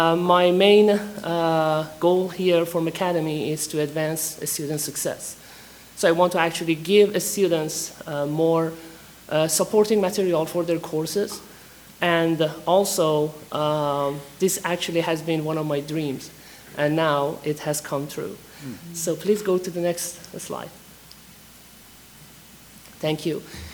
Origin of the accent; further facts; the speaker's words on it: Iran; moved away as an adult; now in United States; And I came here 2008 from Iran. I'm originally from Iran.